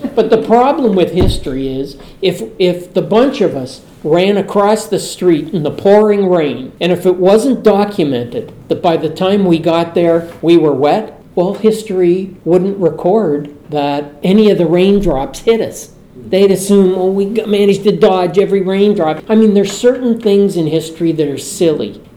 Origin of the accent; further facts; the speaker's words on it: Canada; I'm Canadian. We're sort of British.